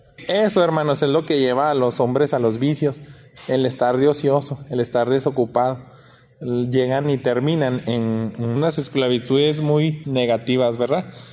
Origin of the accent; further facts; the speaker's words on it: Mexico; O sea, pues yo quién soy, un mexicano